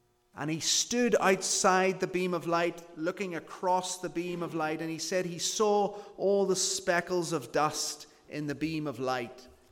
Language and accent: English; Belfast, Northern Ireland, United Kingdom; I'm from Belfast.